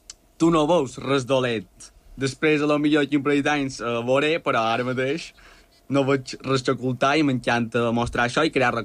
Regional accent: Balearic Islands, Spain; com a bon mallorquí que no li agrada el fred, era la calor

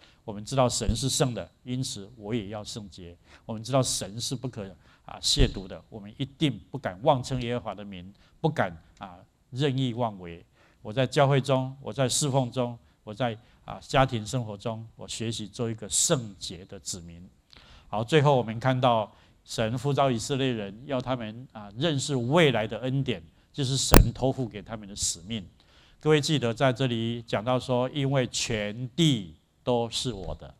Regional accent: China; 如果我们中国人只关心中国事，

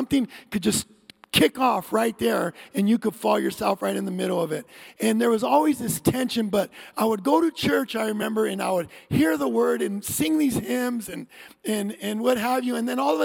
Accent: Santa Ana, California, United States; the judge sends me to this home for a year in Ontario, California. I'm from Santa Ana.

